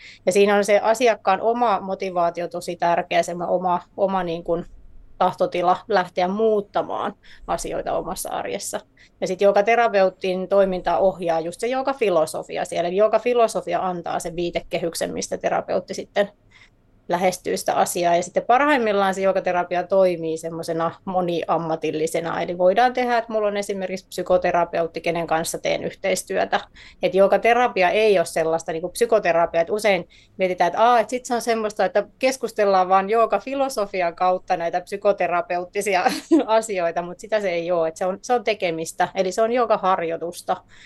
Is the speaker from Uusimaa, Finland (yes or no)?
yes; Porvoo, Uusimaa, Finland; ja tuun Porvoosta, asun Porvoossa.